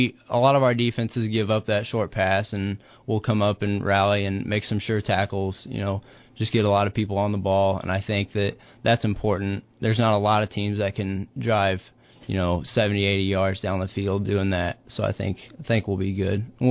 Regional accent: Beech Grove, Indiana, United States; Indianapolis area. So and Beech Grove is the town.

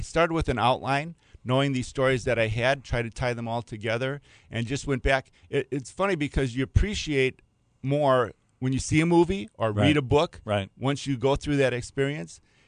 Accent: Wisconsin, United States; there's some early references to being a youngster growing up in Wisconsin.

